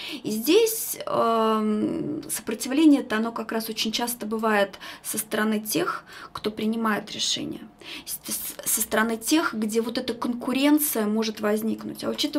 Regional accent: Adygea, Russia; особенно если мы из Адыгеи, много проектов связаны с очисткой родников

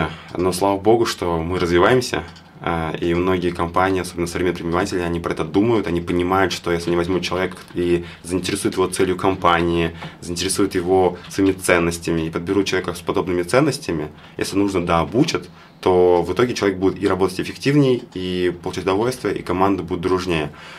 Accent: Veliky Novgorod, Novgorod Oblast, Russia; Я сам из Великого Новгорода, из региона.

